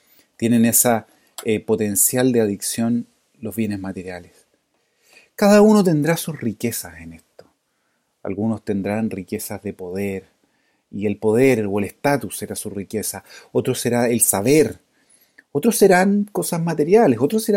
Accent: Chile; en particular como chilenos

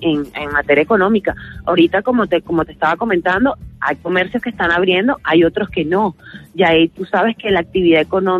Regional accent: Venezuela; como periodista venezolana, te puedo asegurar que este gobierno ha perdido muchísimo apoyo de los venezolanos

